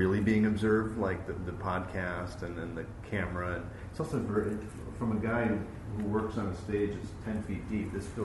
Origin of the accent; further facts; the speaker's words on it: Chicago, Illinois, United States; when I grew up in Jefferson Park, family of cops and firemen, I was writing novels and poetry in my basement.